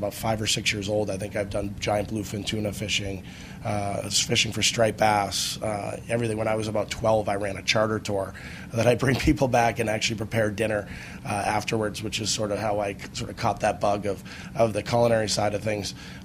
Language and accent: English; Boston, Massachusetts, United States; So I grew up in Boston, Massachusetts.